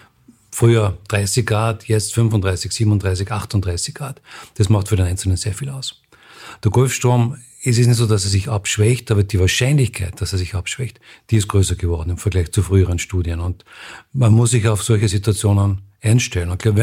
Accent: Austria; obwohl die Wetterbedingungen dort viel ungünstiger sind als bei uns in Österreich.

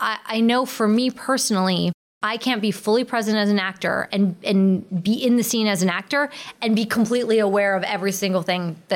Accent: Canada; we're both Canadian.

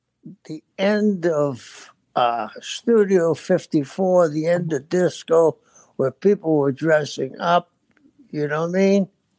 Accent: Boston, Massachusetts, United States; I'm from South Boston, and nobody had cowboy boots.

